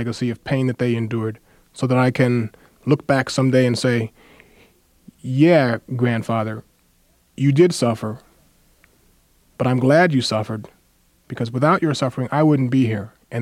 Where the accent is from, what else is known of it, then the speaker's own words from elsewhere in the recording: St. Louis, Missouri, United States; In St. Louis, which is sort of south, sort of north, sort of south. A Midwestern city with a lot of southern tendencies, southern feelings, southern climate.